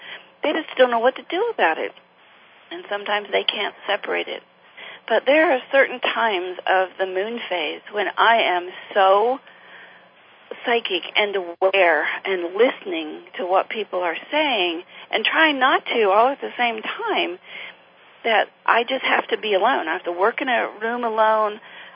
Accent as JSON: {"language": "English", "region": "Appalachia", "country": "United States", "said": "And people who come here thinking, you know, we're from Appalachia and these are little old ladies who don't know much"}